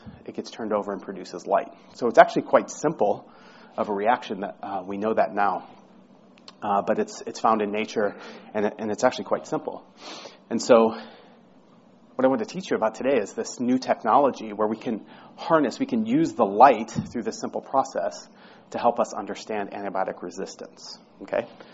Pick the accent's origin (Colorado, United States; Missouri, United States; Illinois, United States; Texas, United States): Missouri, United States; St. Louis; now in California, United States; I'm actually from St. Louis originally. We moved to California